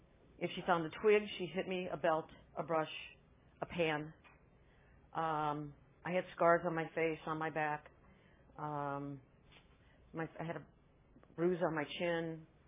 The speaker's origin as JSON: {"language": "English", "town": "St. Louis", "region": "Missouri", "country": "United States", "tie": "born or raised there", "said": "I'm from St. Louis. Was born and raised there."}